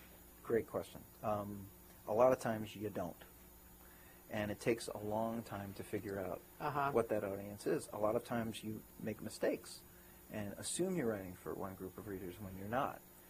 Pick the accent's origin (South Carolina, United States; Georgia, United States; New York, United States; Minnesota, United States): New York, United States; Brooklyn; Came back to New York. I'm from Brooklyn. I am born and bred